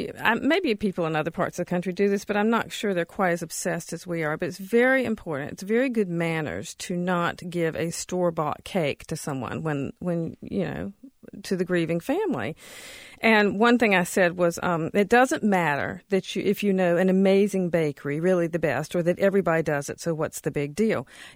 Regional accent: the South, United States; I was raised in the South.

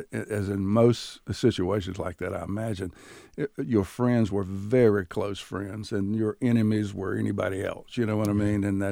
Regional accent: Durham, North Carolina, United States; Well, I grew up in Few Gardens

